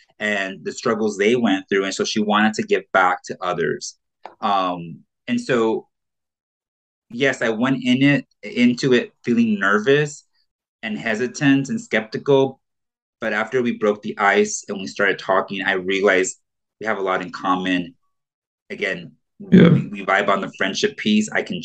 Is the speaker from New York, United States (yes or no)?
no; California, United States; lived in California, which I am from California.